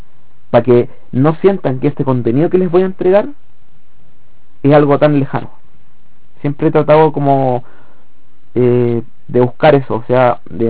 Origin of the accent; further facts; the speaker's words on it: Chile; siempre recordando que somos chilenos, que hay un tema de cultura tradicional chilena que es súper importante